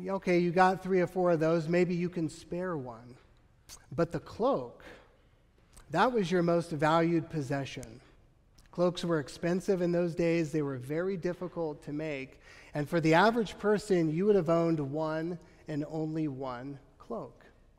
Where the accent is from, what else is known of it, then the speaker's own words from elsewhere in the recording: United States; I cherish the fact that I'm an American citizen